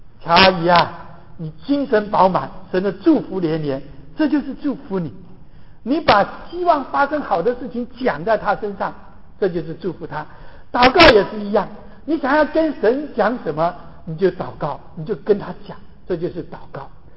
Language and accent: Chinese; China; 我们中国人说民以食为天呐